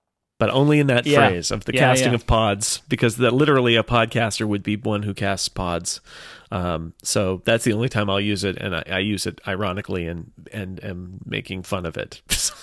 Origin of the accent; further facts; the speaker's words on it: California, United States; it seems very Californian, and I am Californian